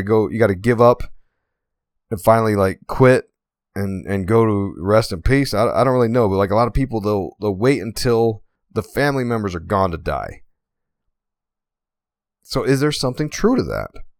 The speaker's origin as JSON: {"language": "English", "region": "Pennsylvania", "country": "United States", "tie": "born or raised there", "lives_now": "Utah, United States", "said": "okay, so I grew up in Pennsylvania, right? PA? I grew up in PA. but I live in Utah, right? Because I was in the military, moved around a bunch. Here I am in Utah."}